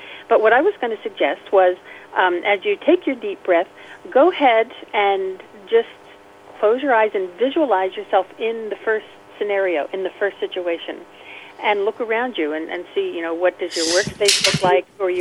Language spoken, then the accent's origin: English; Allentown, Pennsylvania, United States; I grew up in Allentown, Pennsylvania, a big Quaker influence